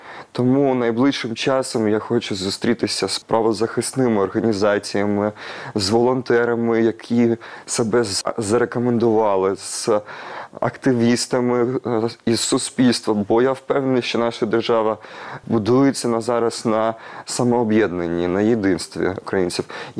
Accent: Crimea, Ukraine; first language Russian; Ukrainian is a second language; ми в Криму, ми, кримчани, які зростали на російській мові, в російському середовищі

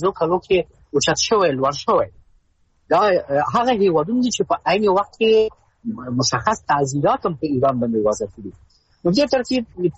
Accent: Afghanistan; اما خو د یو افغان په حیث زه خو خپل دولت منطقي کولی نه شم

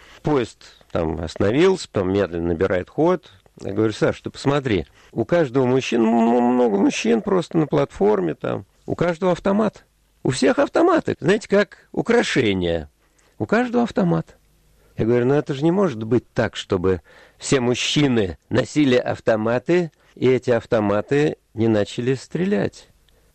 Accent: Moscow, Russia; Ну, было видно, что мы из Москвы, что мы русские.

